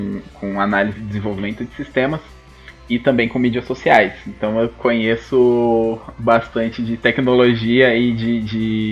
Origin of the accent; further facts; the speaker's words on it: São Paulo, Brazil; Bom, eu sou aqui de São Paulo, né?